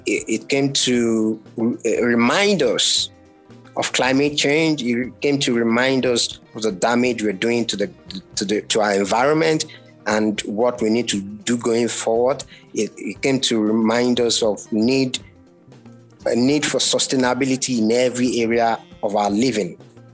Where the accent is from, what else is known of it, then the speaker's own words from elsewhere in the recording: Nigeria; as a Nigerian living in Lagos, I always have to prefer going all the way to the UK